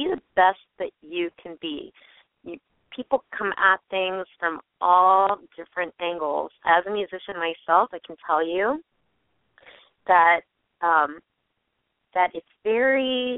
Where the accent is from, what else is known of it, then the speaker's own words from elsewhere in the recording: Cincinnati, Ohio, United States; because I'm from Cincinnati, which is not too far away.